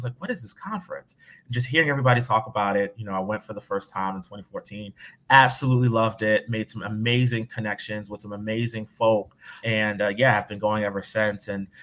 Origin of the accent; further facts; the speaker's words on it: Vineland, New Jersey, United States; also born or lived in Camden; I was born in Camden, New Jersey, was raised in between there in a town called Vineland.